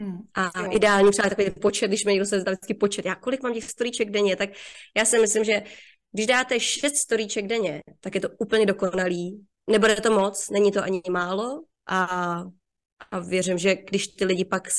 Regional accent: Liberec, Liberec Region, Czechia; Z Liberce.

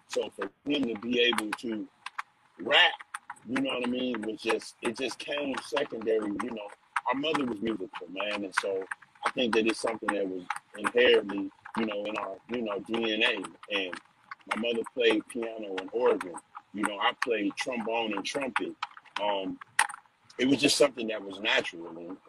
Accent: Compton, California, United States; also born or lived in Chicago; Yeah, man, you know, I was born in Chicago, I was raised out in Compton. You know, that's where my upbringing came from, out in Compton.

